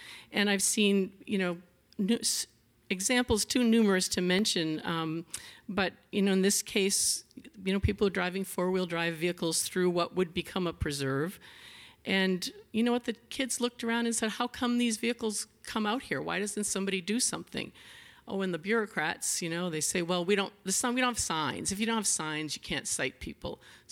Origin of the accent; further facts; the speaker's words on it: New England, United States; many people who live here have come from somewhere else. I came from New England.